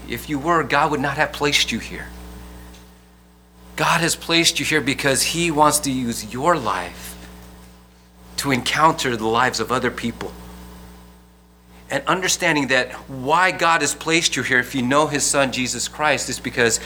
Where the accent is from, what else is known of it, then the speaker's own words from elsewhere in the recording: Vallejo, California, United States; I was a substitute teacher where I grew up in Vallejo